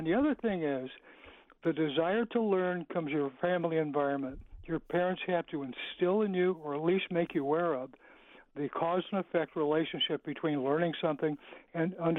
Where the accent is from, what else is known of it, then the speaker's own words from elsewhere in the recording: Ohio, United States; I grew up in Guernsey County, Appalachia, Ohio, 7077.